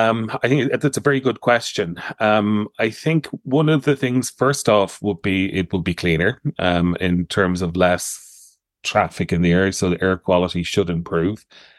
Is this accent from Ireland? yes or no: yes; Waterford, Munster, Ireland; I'm from Waterford originally, and in Waterford City, we've removed, they've removed a lot of traffic from the core part of the city centre